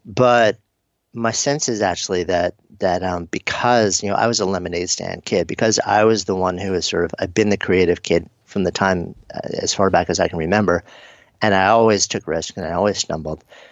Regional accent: New York, United States; But, and plus I'm a New Yorker, so.

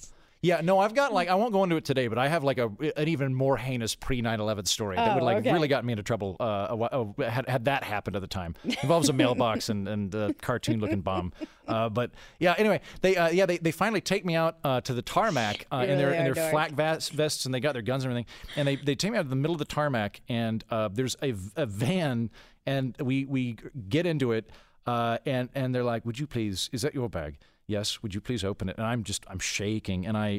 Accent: Oklahoma, United States; and I'm from Oklahoma, so I'm like, nope, I don't have any weapons.

